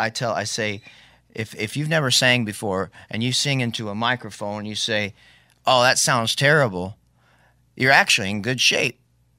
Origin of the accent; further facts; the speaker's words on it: Hawaii, United States; He lived on Maui, interestingly enough, which I grew up in Maui.